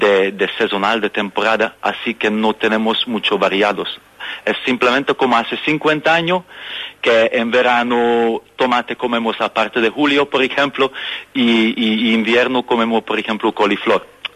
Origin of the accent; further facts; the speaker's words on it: Hungary; Spanish is a second language; also born or lived in London; now in Menorca, Spain; yo soy originalmente de Hungría, soy húngaro, pero he vivido en Londres como casi 14 años y toda mi vida pasaba en Londres, así prácticamente.